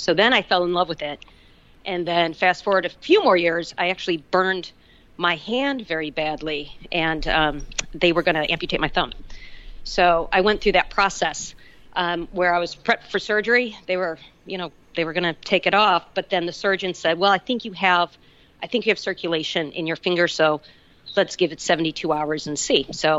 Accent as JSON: {"language": "English", "town": "Chicago", "region": "Illinois", "country": "United States", "said": "I'm from Chicago originally."}